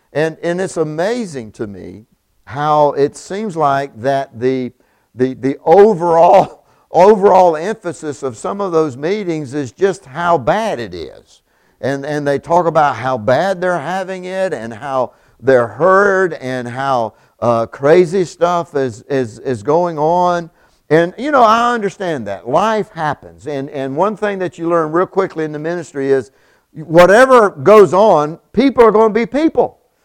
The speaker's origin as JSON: {"language": "English", "town": "Quitman", "region": "Georgia", "country": "United States", "tie": "born or raised there", "said": "And I was raised in Quitman, Georgia. In Quitman, you've got gas stations and a grocery store. That's pretty much it back then."}